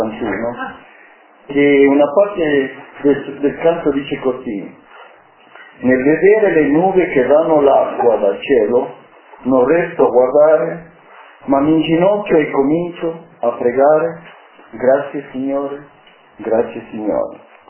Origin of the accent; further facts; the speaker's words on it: Cuenca, Azuay, Ecuador; Perché mi ricordo ancora che nel mio paese, sto parlando di tanti anni fa, Cuenca, Ecuador, dove sono nato, nella città dove abitavo non era ancora un posto, diciamo una città grande, era un posto ancora agricolo